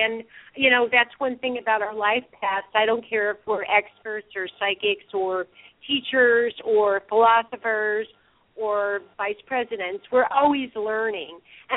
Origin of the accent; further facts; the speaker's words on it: Kentucky, United States; I was raised in Southern Kentucky, and my family were all devout Southern Baptists.